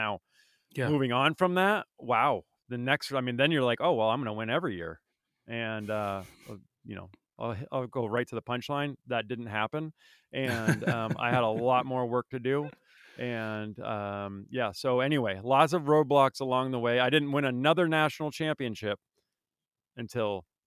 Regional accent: Vermont, United States; and I grew up in Vermont, for those of you that didn't know.

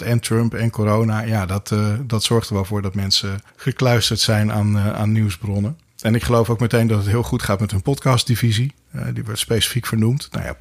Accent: Netherlands; maar ik ben ook een Nederlander

